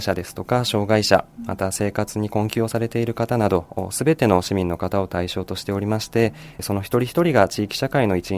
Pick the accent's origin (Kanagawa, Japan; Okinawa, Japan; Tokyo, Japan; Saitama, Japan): Kanagawa, Japan; Fujisawa; そうですね、藤沢で生まれ育っています。